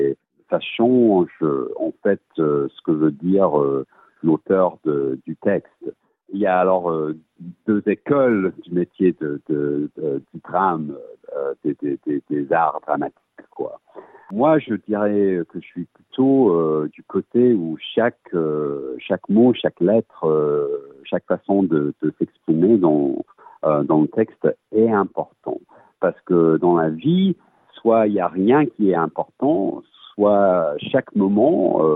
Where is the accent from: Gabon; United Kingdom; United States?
United Kingdom; England; now in Australia; ça fait 15 ans que je vis ici en Australie. Je suis anglais, ma mère elle est française.